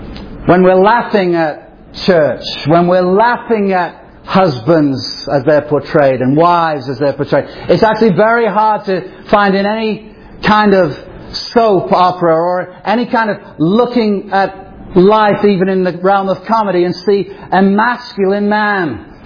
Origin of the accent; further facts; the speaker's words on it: England, United Kingdom; I remember growing up in England